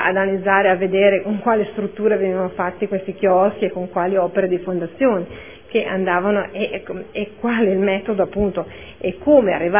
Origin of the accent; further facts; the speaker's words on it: Modena, Emilia-Romagna, Italy; born there; io, che sono nata a Modena